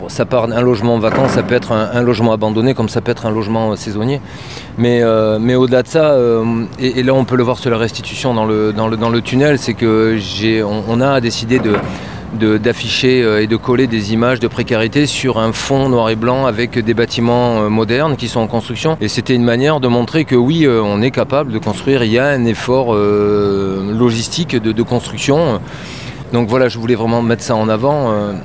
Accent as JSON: {"language": "French", "town": "Bordeaux", "region": "Nouvelle-Aquitaine", "country": "France", "tie": "born or raised there", "said": "je suis bordelais. Je suis né ici et je vis à Bordeaux depuis de quelques dizaines d'années."}